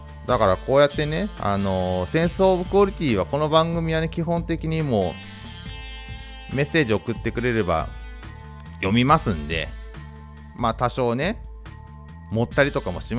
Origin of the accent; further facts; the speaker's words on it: Ibaraki, Japan; 茨城、僕の地元ですね、茨城を茨城ってちょっとなまって言っちゃうとかね